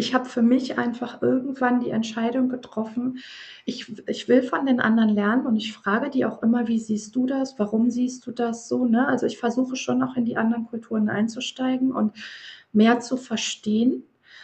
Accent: Germany; dass ich halt mit Leuten aus der ganzen Welt arbeite, habe ich für mich einfach entschieden, ich bin ich bin Deutsche, ich agiere wie eine Deutsche und ich erkläre das aber im Vorfeld.

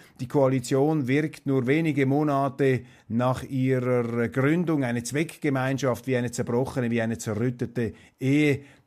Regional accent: Switzerland; Die haben da ein anderes Verständnis, einen anderen Blick jetzt als ich, als Schweizer, der das von außen betrachtet.

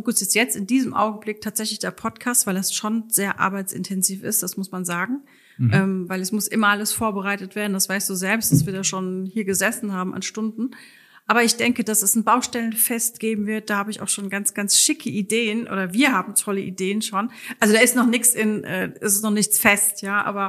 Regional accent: Limburg an der Lahn, Hesse, Germany; now in Heidelberg, Germany; Ich komme aus Hessen. Ich komme aus Limburg an der Lahn. Und da habe ich tatsächlich dann meinen Mann kennengelernt und bin dann hierher gekommen.

